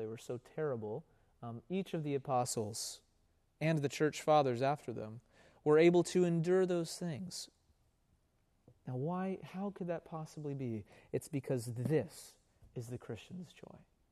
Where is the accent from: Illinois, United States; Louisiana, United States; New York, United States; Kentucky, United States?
Kentucky, United States; Louisville; she was a leader at a church that I grew up at in Louisville, Kentucky.